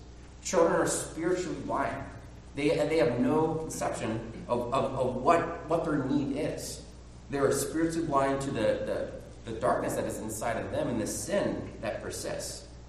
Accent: Bellefonte, Pennsylvania, United States; also born or lived in Montana; when I grew up here in the Bellefonte Pleasant Gap area. But before that, my family had lived in Montana

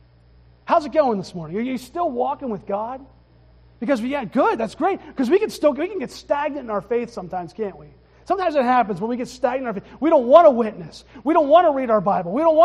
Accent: Altoona, Pennsylvania, United States; I'm calling it pop because I'm from Altoona. That's what we call it there.

